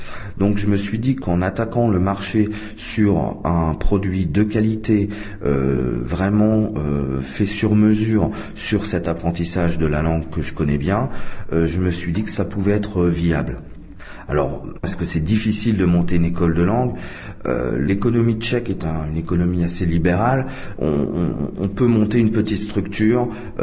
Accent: Grand Est, France; moved away as an adult; now in Czech Republic; je suis français d'origine de la région Champagne-Ardenne. Je suis arrivé en République tchèque, en Tchécoslovaquie à l'époque, juste après la Révolution, 1991. Je suis arrivé en Moravie

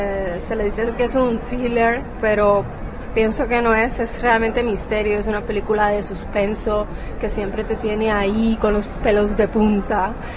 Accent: Costa Rica; La situación en mi país ya no empezó a gustarme, no puedo decir que cambió porque siempre sigue siendo igual, a pesar de que Costa Rica es un país democrático y todo

